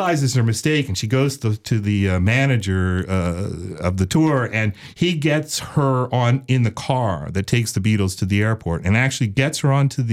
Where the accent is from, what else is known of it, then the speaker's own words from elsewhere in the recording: Jacksonville, Florida, United States; And Jacksonville's part of that. And we're from Jacksonville. We want Jacksonville to be great.